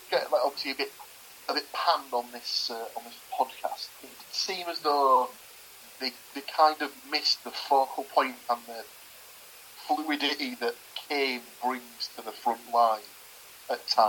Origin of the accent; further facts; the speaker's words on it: England, United Kingdom; Obviously, being English, I've learned to accept that penalties are just the natural progression of life